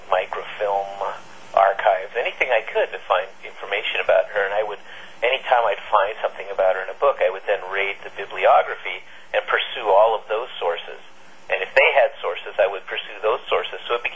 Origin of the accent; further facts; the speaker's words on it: Tijuana, Baja California, Mexico; also born or lived in San Diego, United States; Originally, like I said earlier, I was born in Tijuana. I was raised back and forth between San Diego and Tijuana, and I didn't really understand much difference between the two until later.